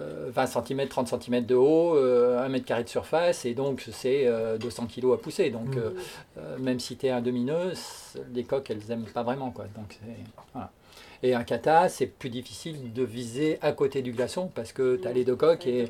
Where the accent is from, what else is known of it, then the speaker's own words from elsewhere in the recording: France; comme on est français, on dépend de l'organisation française